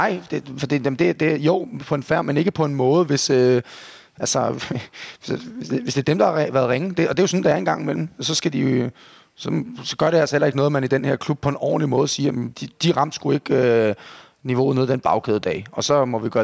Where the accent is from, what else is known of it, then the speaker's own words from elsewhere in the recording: Copenhagen, Capital Region of Denmark, Denmark; jeg er ung, og jeg er københavner, og jeg er KB'er